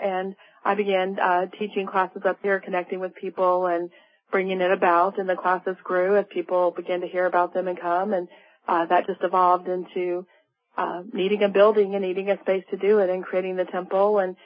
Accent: Louisiana, United States; growing up in Louisiana, we had a carport there

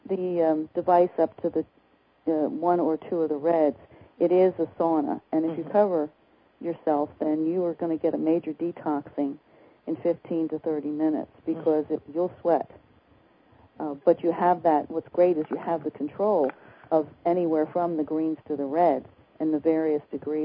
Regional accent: South Carolina, United States; Now I'm from South Carolina, and it can get pretty warm and humid here.

